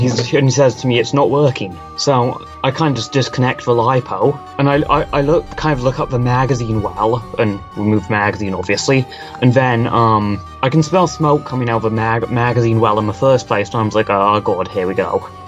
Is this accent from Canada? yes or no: yes; Canada; I am from Canada